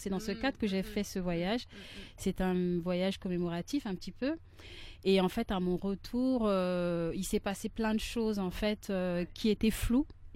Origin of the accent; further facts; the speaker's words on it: Chad; je suis originaire du Tchad, donc comme Erika l'a précisé. Donc, je rentre régulièrement au Tchad.